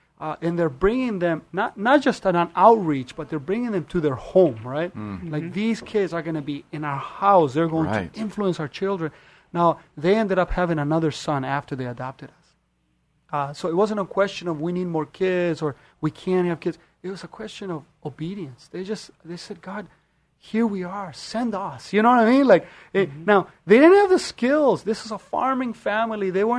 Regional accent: Chile; now in United States; My story started in Chile. I'm originally from South America. At the age of two, my life shifted dramatically to a direction, a very dark place.

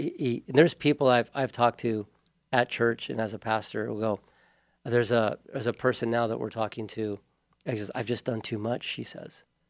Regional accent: Hawaii, United States; also born or lived in Los Angeles; now in Paradise, United States; I grew up in Hawaii. I moved to LA to be a musician. And then we moved up to Paradise in 1996 to be by her parents

